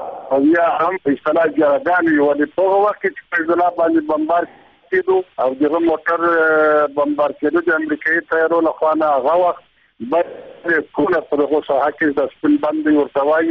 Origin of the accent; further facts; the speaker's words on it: Ghazni, Afghanistan; زه هم د غزنی سړی یم